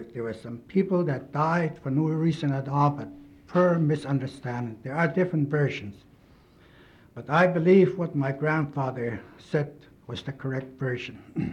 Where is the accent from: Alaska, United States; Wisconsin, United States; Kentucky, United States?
Alaska, United States; Angoon; I come from the Raven, and I come from the Raven House in Angoon.